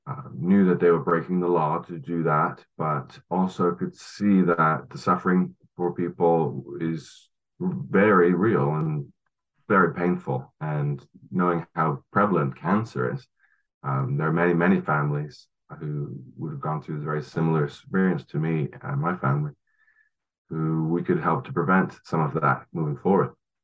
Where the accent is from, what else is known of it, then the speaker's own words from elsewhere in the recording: England, United Kingdom; now in Canada; Well, I'm from England.